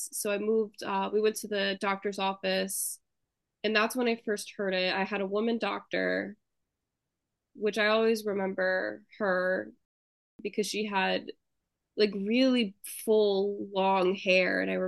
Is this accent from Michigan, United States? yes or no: yes; Michigan, United States; now in Philadelphia, United States; I'm 24 years old. I work and live in Philadelphia right now, but I grew up in Michigan